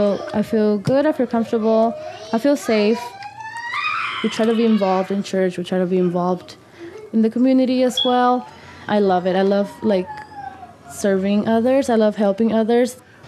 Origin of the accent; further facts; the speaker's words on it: Durango, Mexico; Yeah, I'm from Durango, Mexico. It's like, it's a really nice place, actually. I love it.